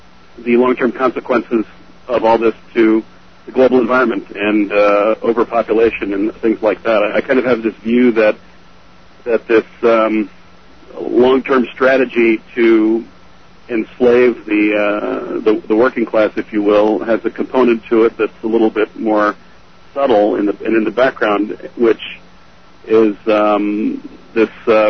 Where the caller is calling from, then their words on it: New York, United States; Hi, I'm calling from upstate New York, actually. I'm on the road at the moment.